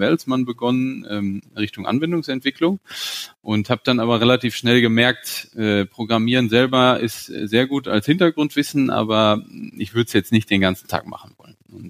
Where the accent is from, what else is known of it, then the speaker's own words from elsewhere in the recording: Gütersloh, North Rhine-Westphalia, Germany; Ich bin eben auch in Gütersloh aufgewachsen.